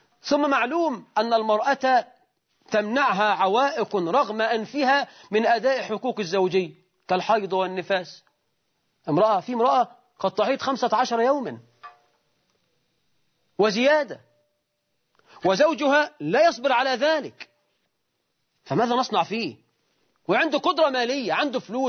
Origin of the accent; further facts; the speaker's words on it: Egypt; احنا في الريف عندنا في مصر وفي الصعيد